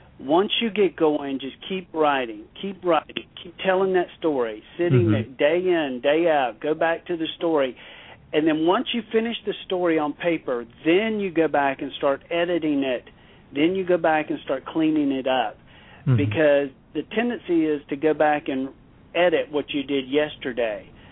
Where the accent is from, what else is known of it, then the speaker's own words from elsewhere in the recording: Florida, United States; For me, I grew up in the South. I grew up in a very small rural town in Florida